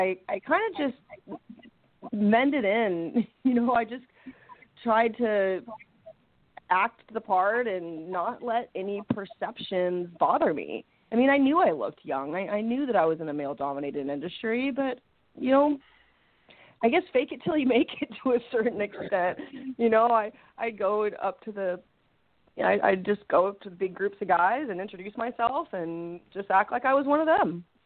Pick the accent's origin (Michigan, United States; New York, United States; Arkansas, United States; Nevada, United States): Nevada, United States; Las Vegas; now in Southern California, United States; I am from Las Vegas, Nevada, which is not many people grow up in Las Vegas and actually move out. And I've been here in Southern California after graduating University of Arizona for about 20 years now.